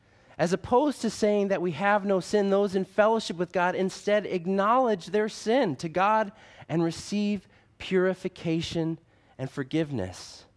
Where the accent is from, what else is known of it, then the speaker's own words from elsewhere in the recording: Michigan, United States; Maybe it's growing up in Michigan, cars are important there.